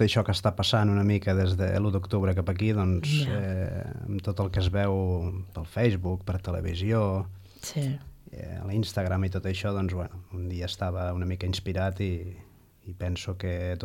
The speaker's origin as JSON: {"language": "Catalan", "town": "La Selva del Camp", "region": "Catalonia", "country": "Spain", "tie": "born or raised there", "also_born_or_lived": "Reus", "said": "jo vaig néixer a Reus, vaig viure a la Selva del Camp fins als 14 anys"}